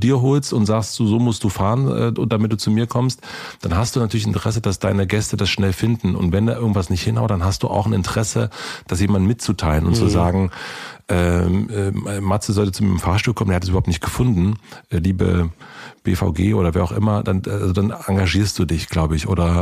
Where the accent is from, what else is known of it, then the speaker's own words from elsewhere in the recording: Brandenburg, Germany; ich habe ja nicht in Berlin gelebt, ne? Ich bin in Brandenburg groß geworden, also 2 Stunden von Berlin entfernt. Deswegen, ich war bis zum Alter von 10, ich war 1 oder 2 Mal in Berlin.